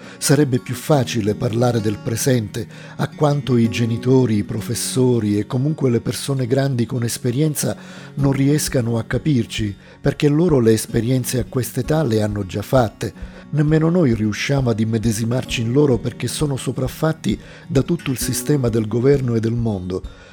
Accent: Domus de Maria, Sardinia, Italy; Mi sono trasferito poi nel mio paese, a Domus de Maria, e ho fatto 2 anni di calcio.

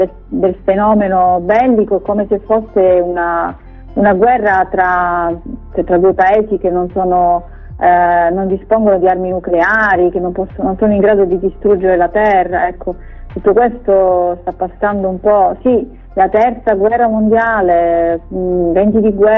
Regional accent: Sicily, Italy; Io come siciliana mi sento già catapultata

